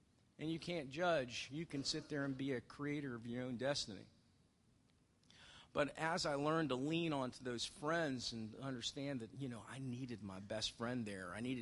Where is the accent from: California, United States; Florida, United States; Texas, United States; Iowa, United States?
Florida, United States; Tampa; also born or lived in Montana; I was born up in Montana. My father was in the military. He was a pilot, bomber pilot. My mom was an immigrant from Germany, half Jew, survived the war and World War II. Both of them self-made, and that when he retired, they retired back down here to Tampa after I was born